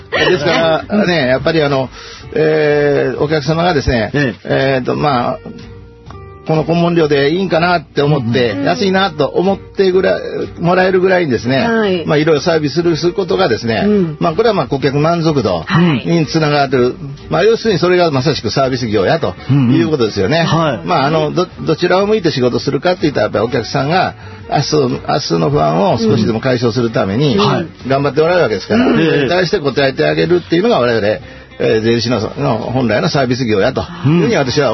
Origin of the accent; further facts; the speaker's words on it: Kansai, Japan; いつも私、関西人ですので、